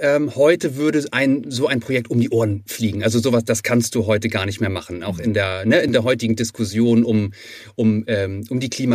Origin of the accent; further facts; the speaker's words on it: Kiel, Schleswig-Holstein, Germany; wir wären bis zum Ende, sind wir Kieler.